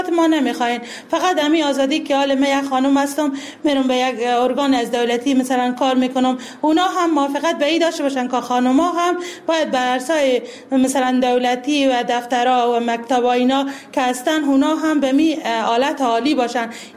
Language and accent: Persian; Badghis, Afghanistan; کارمند حقوق بشر در بادغیس هم متولد شدم و در بادغیس هم زندگی میکنم.